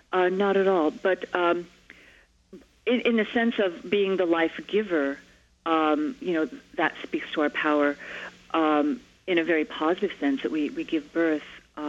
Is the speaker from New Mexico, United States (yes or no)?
yes; Springer, New Mexico, United States; I'm from Springer, and I thought she was from Springer.